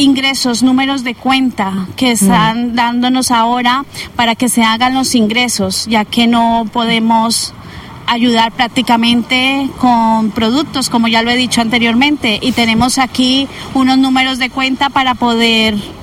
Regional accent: Colombia; Sí, soy de Colombia, país hermano.

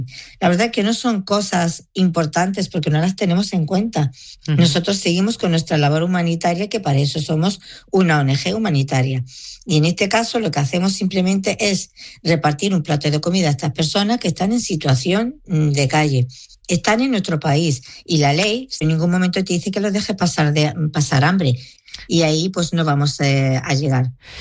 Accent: Ceuta, Spain; los musulmanes ceutíes somos tan españoles como el que más y somos tan patriotas con el que más.

